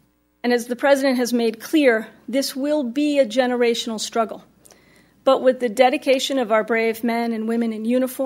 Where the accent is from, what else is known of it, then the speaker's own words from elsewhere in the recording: Boston, Massachusetts, United States; After the marathon bombings, there was an attack on my hometown, where next month, 30,000 wicked determined runners will lace up their shoes and run the 120th running of the marathon.